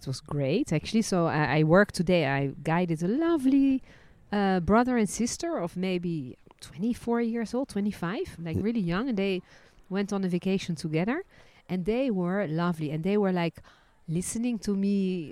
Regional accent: Netherlands; born there; English is a second language; Dutch. I was born in Dutch. Born in Holland.

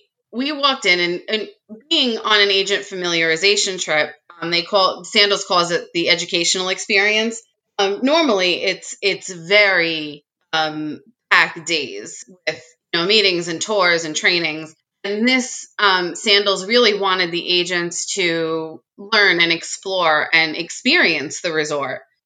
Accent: Queens, New York, United States; I'm from Rockaway Beach in Queens. So that's what I was just going to say. I'm 10, my whole life, I live 10 minutes from JFK.

